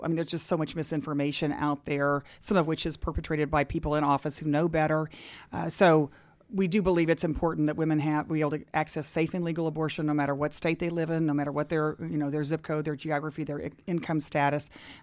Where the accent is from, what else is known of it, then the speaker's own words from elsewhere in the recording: Texas, United States; And, what's really distressing to people in my home state is that actually the state has shut down family planning centers.